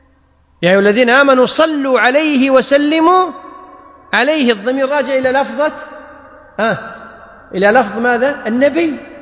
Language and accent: Arabic; Kuwait; عندنا في الكويت يقولون للرجل الكبير المسؤول سيد السيد فلان سيدنا فلان